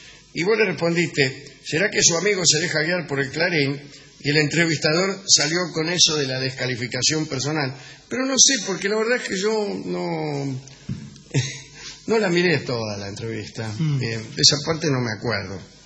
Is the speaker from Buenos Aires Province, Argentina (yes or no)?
yes; Caseros, Buenos Aires Province, Argentina; born there; nací en Caseros, o de que mi madre era maestra